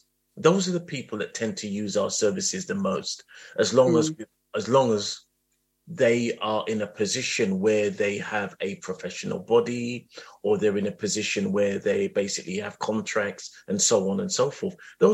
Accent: Lewisham, London, United Kingdom; But I am from South East London and I'm from Lewisham.

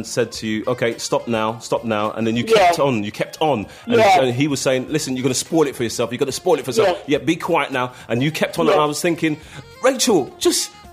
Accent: Ladbroke Grove, London, United Kingdom; because I was born and bred in Labbock Grove.

